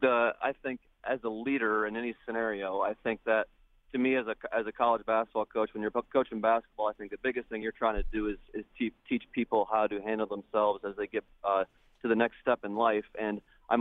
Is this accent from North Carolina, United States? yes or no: no; Michigan, United States; Hey, well, I'm although I'm from Michigan, I'm not a Michigan State or Michigan fan